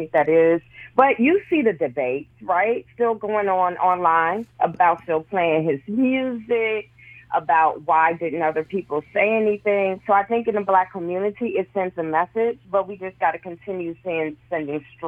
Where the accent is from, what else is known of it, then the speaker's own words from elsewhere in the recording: Chicago, Illinois, United States; So as a survivor of child sex trafficking and growing up in Chicago, Illinois, I can tell you that everyone knew … growing up